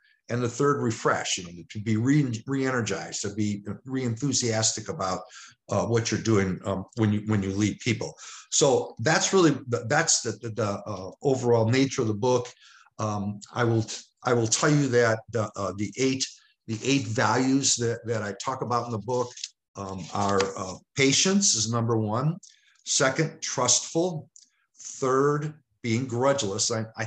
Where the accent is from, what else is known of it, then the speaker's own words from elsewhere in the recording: Cleveland, Ohio, United States; now in Estero, United States; I live in Estero, Florida. Like I said, my hometown's Cleveland, Ohio.